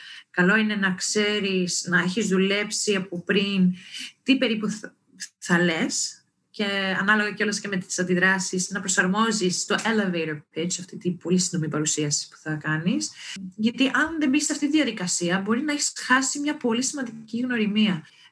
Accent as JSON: {"language": "Greek", "country": "Greece", "said": "ειδικά εμείς, σαν Έλληνες που είμαστε στο ελληνικό startup οικοσύστημα"}